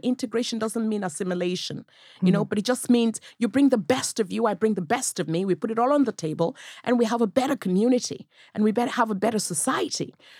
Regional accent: Nigeria; now in Navan, Ireland; I am a Navan woman. I'm originally from Nigeria.

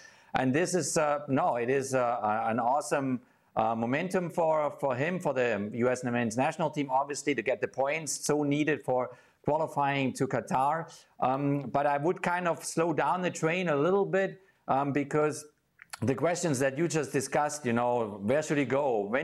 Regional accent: Stuttgart, Baden-Württemberg, Germany; English is a second language; moved away as an adult; I mean, I wanted to leave, actually, my hometown, Stuttgart, at the age of, I think I was 21.

